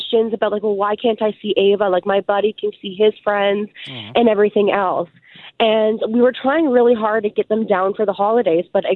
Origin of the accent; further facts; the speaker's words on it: Orangeville, Ontario, Canada; I'm from Orangeville.